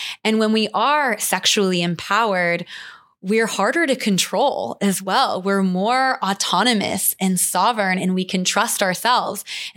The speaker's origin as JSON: {"language": "English", "region": "Midwest", "country": "United States", "tie": "born or raised there", "said": "I was raised in the Midwest where my sex education was incredibly fear-based and not entirely honest and shame-inducing."}